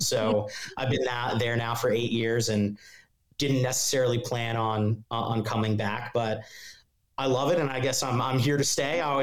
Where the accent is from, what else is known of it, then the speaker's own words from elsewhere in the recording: Bethlehem, Pennsylvania, United States; and I grew up in Bethlehem, Pennsylvania, which is about an hour north of Philly.